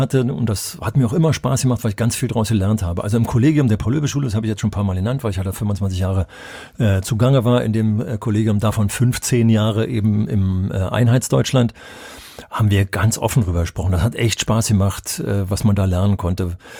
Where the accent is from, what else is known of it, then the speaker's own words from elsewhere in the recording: West Germany, Germany; hätte ich als Wessi auch drüber geschmunzelt haben